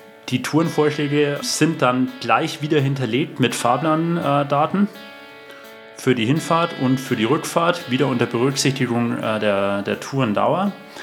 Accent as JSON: {"language": "German", "town": "Munich", "region": "Bavaria", "country": "Germany", "tie": "born or raised there", "said": "München, ja. Ich bin aus Bayern, ich bin sogar gebürtiger Münchner"}